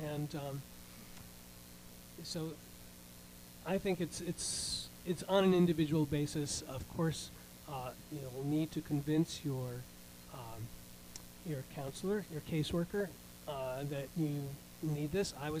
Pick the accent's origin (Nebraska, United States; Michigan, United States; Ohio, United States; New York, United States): New York, United States; New York City; I'm originally from New York. I live in New York City, and yeah.